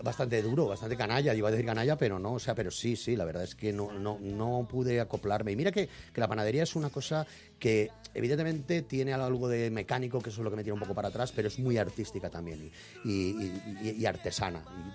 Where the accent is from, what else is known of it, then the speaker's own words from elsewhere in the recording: Valencian Community, Spain; también es cierto que soy valenciano y me gusta mi tierra